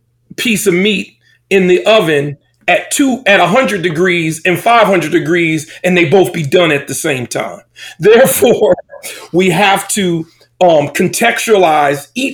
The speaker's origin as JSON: {"language": "English", "town": "Paterson", "region": "New Jersey", "country": "United States", "tie": "born or raised there", "also_born_or_lived": "Camden", "said": "And for me, I grew up in Paterson, New Jersey, and Camden, New Jersey. That's the urban poor, primarily African-American and Latino communities."}